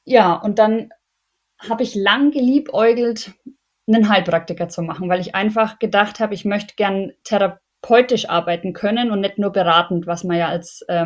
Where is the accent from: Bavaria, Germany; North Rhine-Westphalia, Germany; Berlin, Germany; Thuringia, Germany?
Bavaria, Germany; moved away as an adult; now in Munich, Germany; Ich komme tatsächlich aus Unterfranken im Landkreis Schweinfurt.